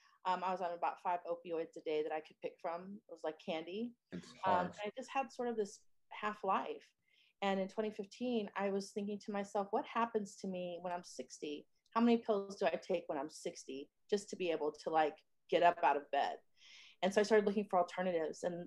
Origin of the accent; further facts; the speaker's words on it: Texas, United States; I love Texas. I'm from Texas. My whole family's in Texas.